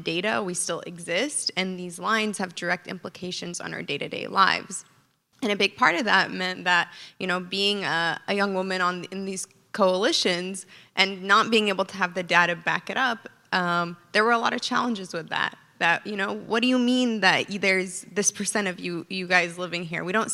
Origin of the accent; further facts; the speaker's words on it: San Diego, California, United States; And I'm also from San Diego.